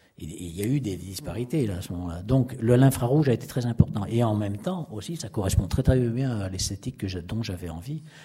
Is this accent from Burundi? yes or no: no; France; Je veux dire, je suis français, c'est peut-être pas la peine de montrer tous les systèmes de verrouillage de l'arme atomique